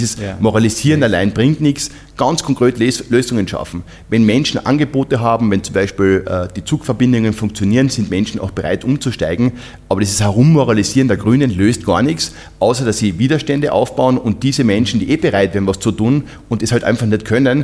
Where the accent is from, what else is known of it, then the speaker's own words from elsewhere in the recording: Carinthia, Austria; ich komme aus Kärnten